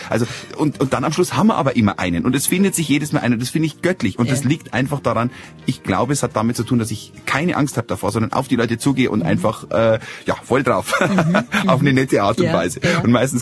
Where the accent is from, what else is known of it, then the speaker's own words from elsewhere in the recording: Kaufbeuren, Bavaria, Germany; also born or lived in Seefeld am Ammersee / Herrsching; Geboren bin ich eigentlich am Ammersee, und zwar in der Nähe von, also in Seefeld am Ammersee, also habe dann in Herrsching gewohnt die ersten 3 Jahre. Mein Vater war zu dieser Zeit Soldat und so hat uns das Leben dann irgendwann nach Kaufbeuren gebracht und dort sind wir auch mehrfach umgezogen